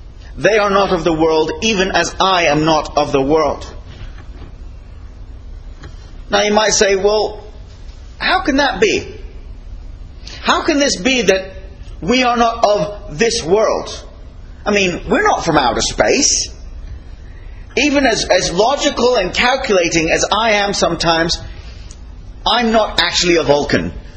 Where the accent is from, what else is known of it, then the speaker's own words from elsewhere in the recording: Lakenheath, East of England, United Kingdom; born there; And myself, I was born in Lakeheath, Suffolk. It says so on my birth certificate, so they would say I was from England, because I was born in England.